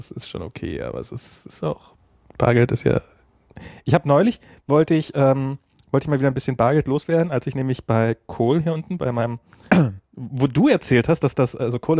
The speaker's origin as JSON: {"language": "German", "region": "Berlin", "country": "Germany", "said": "Als Berliner ist das schon echt anstrengend."}